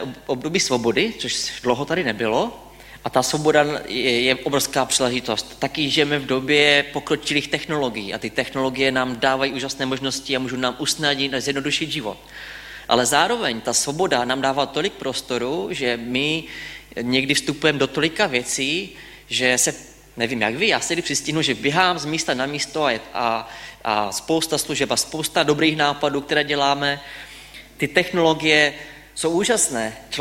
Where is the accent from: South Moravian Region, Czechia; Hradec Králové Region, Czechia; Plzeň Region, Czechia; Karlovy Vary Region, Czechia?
South Moravian Region, Czechia; Hrubá Vrbka; A já pocházím z Hrubé Vrbky, to je taková dědinka, 600 obyvatel, musíte na konec světa a za kostelem odbočit doprava.